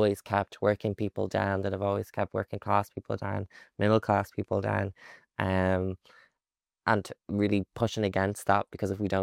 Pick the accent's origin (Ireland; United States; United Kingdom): Ireland; I'm Irish and that sense of humor is something that we're all famous for.